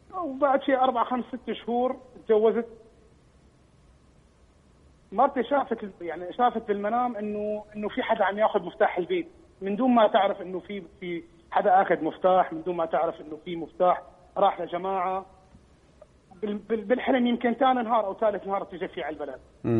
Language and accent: Arabic; Syria; moved away as an adult; now in United Arab Emirates; أنا من سوريا